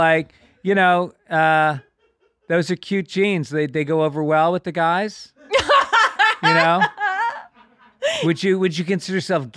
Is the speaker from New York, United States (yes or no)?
yes; New York, United States; I grew up in New York, and we used to hang out in this mall in White Plains sometimes.